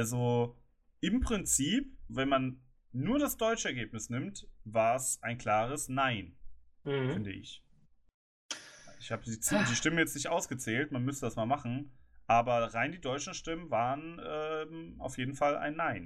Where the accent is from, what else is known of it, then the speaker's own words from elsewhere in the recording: Germany; wir als Deutsche haben uns eigentlich gar nicht so viel vorzuwerfen